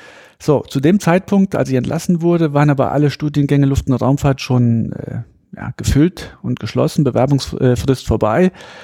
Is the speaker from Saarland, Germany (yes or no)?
yes; Saarland, Germany; ich bin ja aus dem Saarland, sehr dünn besiedelt und zu der Zeit hat man ja noch ein bisschen als ich klein war, hat man noch den Kalten Krieg, zwar Tieffluggebiet, Rammstein ist in der Nähe, die amerikanische Airbase.